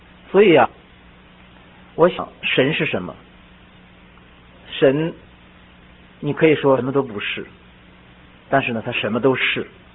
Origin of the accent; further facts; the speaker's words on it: China; 我们中国人讲这个"受罪"这个词非常好